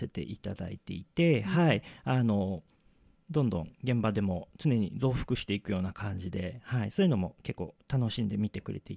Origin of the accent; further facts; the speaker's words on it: Fuchu, Tokyo, Japan; 僕はその府中に生まれ育って、まあ、作品作家としてやってきたりとかしてきたんですけれども